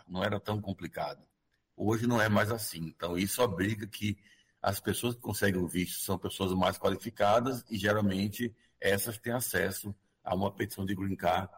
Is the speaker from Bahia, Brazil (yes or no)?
yes; Salvador, Bahia, Brazil; now in United States; Salvador, Bahia.